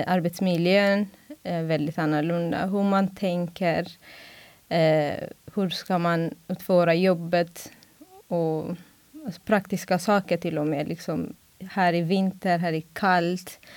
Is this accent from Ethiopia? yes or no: yes; Ethiopia; Swedish is a second language; moved away as an adult; now in Sweden; Jag kommer från Etiopien.